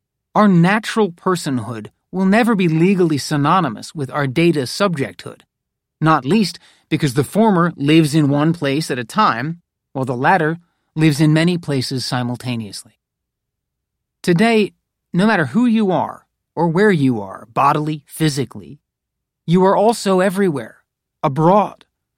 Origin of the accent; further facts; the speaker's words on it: North Carolina, United States; which is partially located in my home state of North Carolina